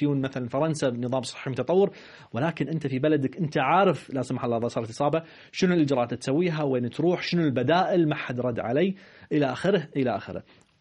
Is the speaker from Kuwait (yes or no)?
yes; Kuwait; أنا يعني أنا كويتي، ولكن أقول يعني شعبي مستهتر